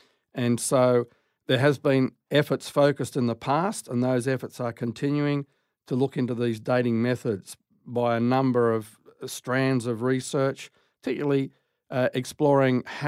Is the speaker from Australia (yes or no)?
yes; Australia; moved away; Correct, yes. I've been commuting backwards and forwards for 20-some years, but 2 years ago we moved over here.